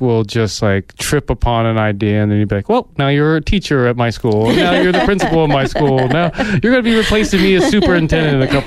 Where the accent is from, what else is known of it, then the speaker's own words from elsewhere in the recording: Chandler, Arizona, United States; I grew up in Chandler, okay.